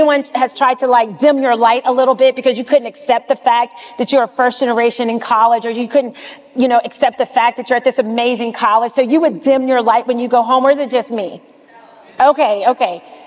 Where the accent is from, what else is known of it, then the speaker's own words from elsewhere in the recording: the South, United States; now in New York, United States; You know, I am from the South.